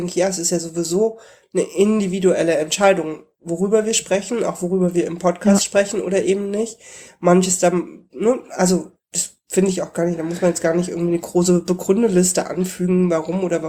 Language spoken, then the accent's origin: German; Germany; born there; Vor der Wende in der DDR geboren.